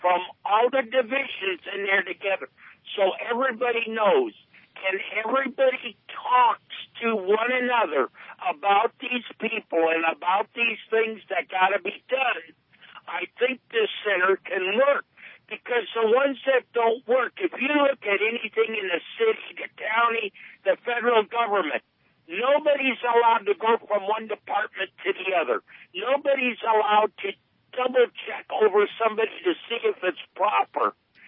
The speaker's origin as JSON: {"language": "English", "town": "San Fernando Valley", "region": "California", "country": "United States", "tie": "born or raised there", "said": "I grew up in the San Fernando Valley."}